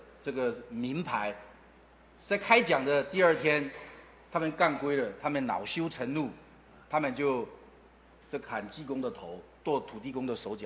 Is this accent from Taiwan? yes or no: yes; Taiwan; accent: Hakka